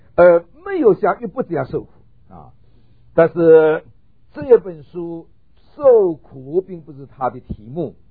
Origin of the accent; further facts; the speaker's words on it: Northeast China, China; 我想我小的时候在东北读过小学，那时候讲的山东话跟山东人一模一样的，到后来忘记了啊